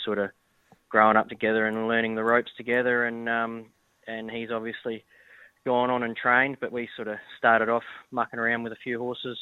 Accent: Adelaide, South Australia, Australia; Well, I'm originally from Adelaide, so I always like to get back to Adelaide whenever I can.

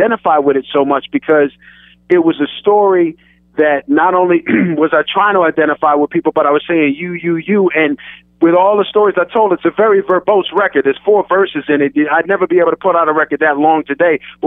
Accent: East Coast, United States; moved away as an adult; Number one, I grew up on the East Coast. So I grew up on the East Coast and then come out to USC

